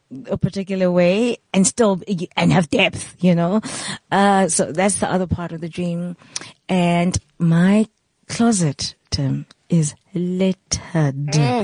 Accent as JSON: {"language": "English", "country": "South Africa", "said": "I stand tall. I'm a South African."}